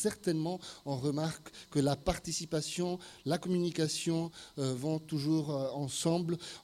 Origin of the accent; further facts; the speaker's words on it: Italy; Je suis italien et je viens d'un pays où les présentatrices à la télévision du journal sont 60%, alors que les directrices de journaux sont à peine 3%.